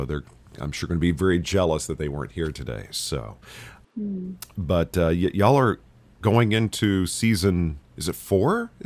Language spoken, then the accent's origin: English; Dallas, Texas, United States; also born or lived in Southern California; now in New Orleans, United States; Now, I'm originally from Dallas, lived in Southern California, but now in New Orleans.